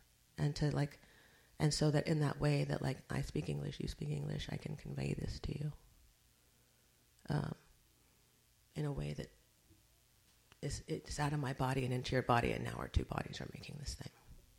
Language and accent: English; United States; there's a thing that is very particular about being American. We are a very different kind of people.